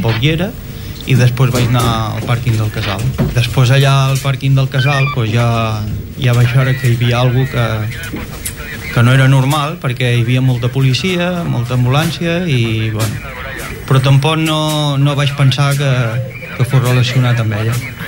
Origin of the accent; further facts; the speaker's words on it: Pals, Catalonia, Spain; Nosaltres som de Pals